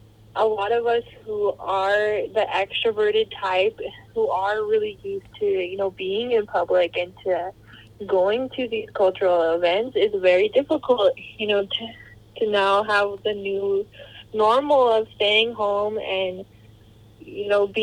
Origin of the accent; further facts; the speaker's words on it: Manitoba, Canada; also born or lived in South Dakota; now in Whitecap Dakota First Nation, Canada; I'm from the Sabotai Cree Nation in Manitoba and the Sani Waksu Tribe in South Dakota, but I currently reside in Whitecap, Dakota, First Nation in Saskatchewan.